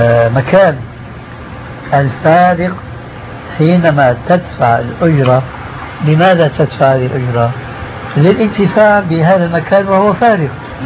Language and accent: Arabic; Syria; هذا التعامل ما يسمى بخلورهم أو الفروغية عندنا في سوريا